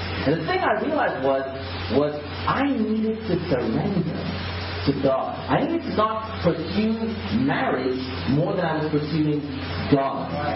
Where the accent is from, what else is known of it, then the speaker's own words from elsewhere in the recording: India; also born or lived in Europe / United States; You know, although I'm Indian, I grew up in Europe and in the States.